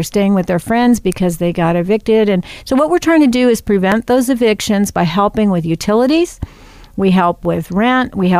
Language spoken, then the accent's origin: English; Los Angeles, California, United States; I was raised in L.A.